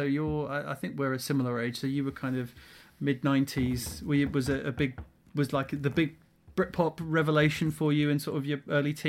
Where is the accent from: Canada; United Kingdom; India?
United Kingdom; Oxford, South East England; Yeah, I'm an Oxford boy as well. I grew up to gigs on the Cowley Road, so yeah, absolutely.